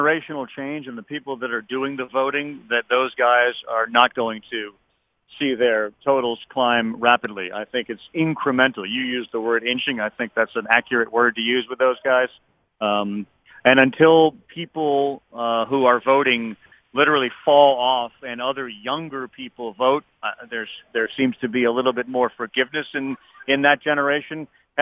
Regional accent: Massachusetts, United States; I grew up in Massachusetts and I grew up when Larry Bird and the Celtics were outstanding.

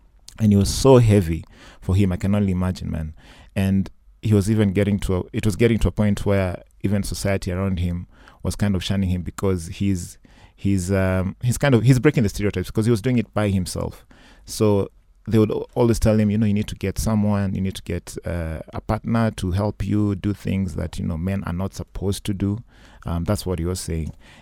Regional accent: Kenya; It is very important for the industry.

